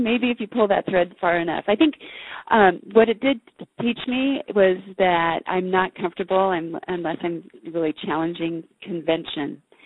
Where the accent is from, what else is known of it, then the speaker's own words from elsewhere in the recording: Richland, Washington, United States; Oh, I grew up in Richland, Washington, which is a small town in eastern Washington.